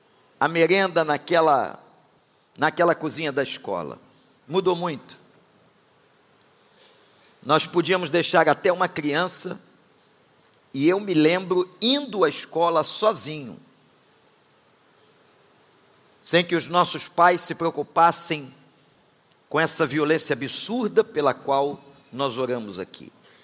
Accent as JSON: {"language": "Portuguese", "region": "Rio de Janeiro", "country": "Brazil", "tie": "born or raised there", "said": "eu orava pelo bairro onde eu fui criado, como eu disse aqui na Praça Seca"}